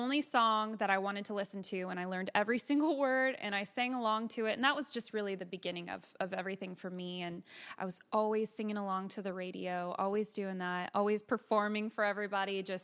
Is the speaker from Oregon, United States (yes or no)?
no; California, United States; also born or lived in Florida / Marietta, Georgia; I was born in Florida, and then we lived in Marietta, Georgia until I was five. And then we moved to California.